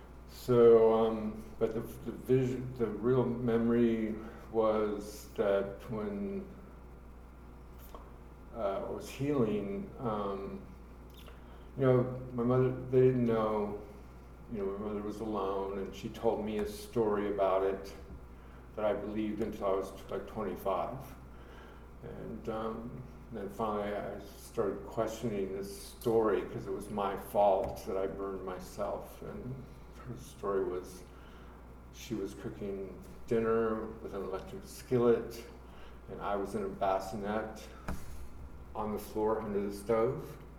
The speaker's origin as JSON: {"language": "English", "town": "Rochester", "region": "Minnesota", "country": "United States", "tie": "born there", "said": "Well, I was born in Rochester, Minnesota, and we moved around quite a bit in my first few years."}